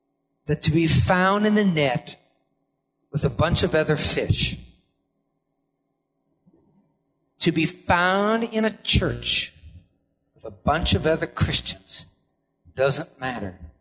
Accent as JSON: {"language": "English", "region": "Iowa", "country": "United States", "said": "I'm from Iowa, and mostly down there that we didn't have as many lakes. We just had, like, farm ponds, and so we'd fish out there."}